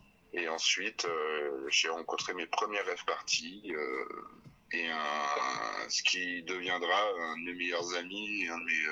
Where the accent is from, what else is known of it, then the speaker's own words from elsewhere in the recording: Paris, Île-de-France, France; now in Savoie, France; je suis né à Paris, je suis parisien, enfin un ex-parisien, puisque ça fait une dizaine d'années que je suis parti en Savoie, vivre en Savoie.